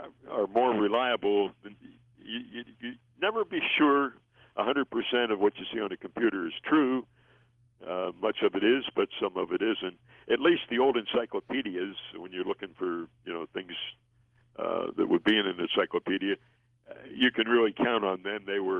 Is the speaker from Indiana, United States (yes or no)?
no; Pittsburgh, Pennsylvania, United States; I was a teenage intern at a radio station in my hometown of Pittsburgh